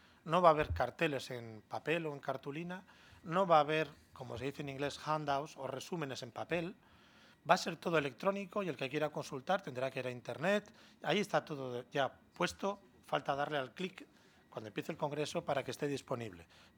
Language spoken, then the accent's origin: Spanish; Bilbao, Basque Country, Spain; Como bilbaíno lo digo con orgullo.